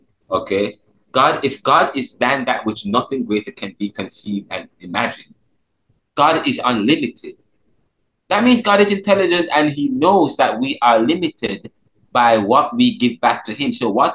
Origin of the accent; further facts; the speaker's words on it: Jamaica; Because growing up in Jamaica as a child, I always looked down upon Afro-Caribbean traditions.